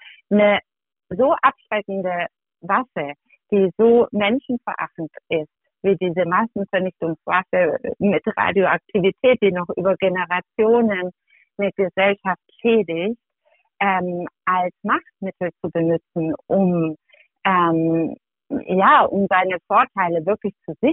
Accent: Germany; Und ich schäme mich ein bisschen als Deutsche, dass das nicht selbstverständlich ist.

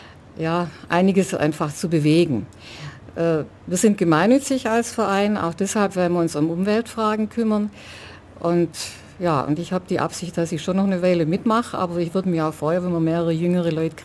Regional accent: Ulm, Baden-Württemberg, Germany; born there; ich wohne auch in Ulm, schon seit 23 Jahren wieder. Vorher war ich mal eine kurze Zeit auf dem Land, bin aber eine gebürtige Ulmerin

